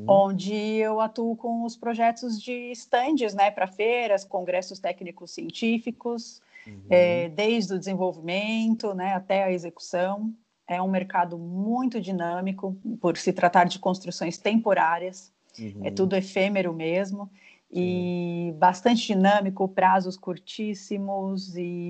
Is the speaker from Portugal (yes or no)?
no; São Paulo, Brazil; now in Florianópolis, Brazil; capital. Vim para Florianópolis em 2012